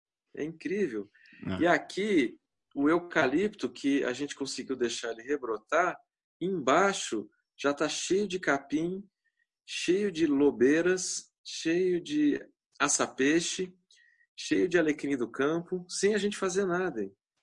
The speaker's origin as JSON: {"language": "Portuguese", "region": "Rio de Janeiro", "country": "Brazil", "tie": "born or raised there", "said": "eu moro a 40 quilômetros do campus da Universidade Rural, onde eu fui criado"}